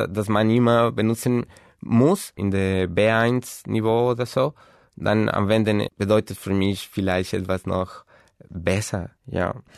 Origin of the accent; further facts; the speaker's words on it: Bogotá, Colombia; German is a second language; Ich komme aus Bogota in Kolumbien. Ich bin 1985 geboren.